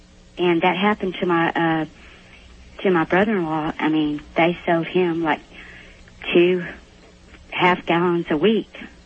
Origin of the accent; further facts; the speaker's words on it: New Caney, Texas, United States; I'm from New Caney.